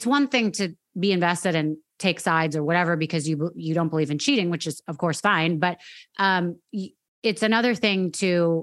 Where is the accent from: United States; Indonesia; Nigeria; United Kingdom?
United States; Manhattan, New York; I grew up in Manhattan. I went to an all-girls private school.